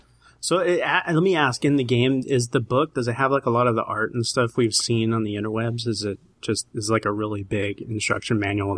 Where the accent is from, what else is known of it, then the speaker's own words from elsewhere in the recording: Houston, Texas, United States; accent: Texas twang; Well, I can say that I am from Texas. I am from the deep heart of Houston. So there's a little Texas twang in my mockery.